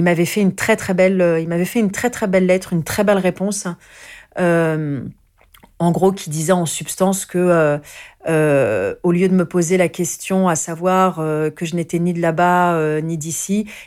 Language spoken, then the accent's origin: French; France; born there; en France, même si j'étais née en France et que c'était le droit du sol, je sentais bien que j'étais différente, hein, et que j'étais ramenée à mon origine.